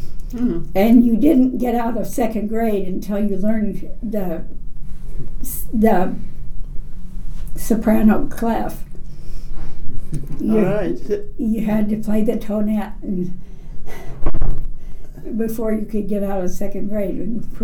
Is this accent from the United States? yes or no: yes; West Salem, Illinois, United States; And I grew up in West Salem, Illinois, which is south and east of Salem.